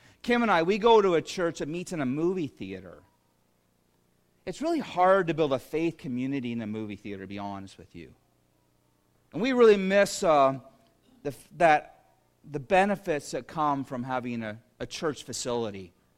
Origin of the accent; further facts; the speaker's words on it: Shallow Lake, Ontario, Canada; born there; I love being here because I was born in Shallow Lake.